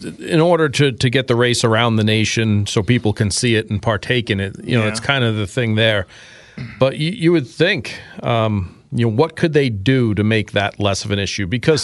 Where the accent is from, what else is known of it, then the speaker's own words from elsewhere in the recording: New York City, New York, United States; Now, I was born and raised in New York 14, the district in which she represents.